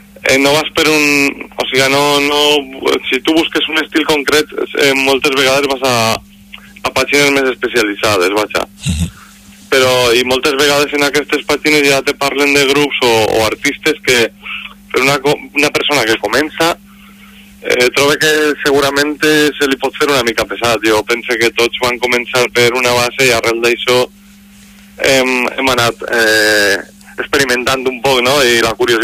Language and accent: Catalan; Valencian Community, Spain; O sigui, Morvedre és la meva comarca, no?